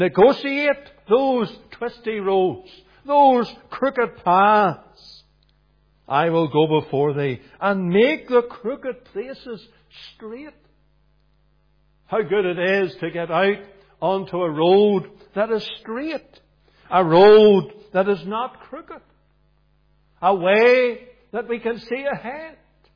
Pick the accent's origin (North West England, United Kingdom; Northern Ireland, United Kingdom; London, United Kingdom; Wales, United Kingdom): Northern Ireland, United Kingdom; I was brought up down in County Fermanagh